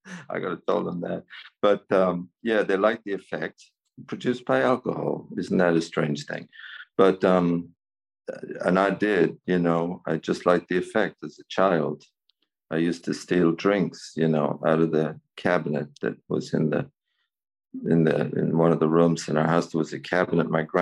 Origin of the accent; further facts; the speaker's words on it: Cavan, Ulster, Ireland; I was born in Cavan, here in Ireland, County Cavan. I grew up there. I started drinking at a young age.